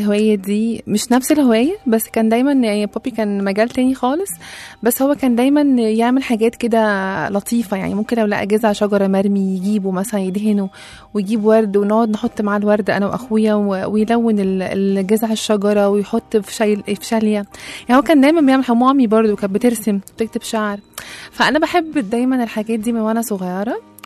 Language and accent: Arabic; Alexandria, Alexandria Governorate, Egypt; now in Cairo, Egypt; انا فعلا من اسكندريه وجيت هنا عشت في مصر، ويعني انا اعتبر هنا لوحدي في مصر يعني من غير عيلتي،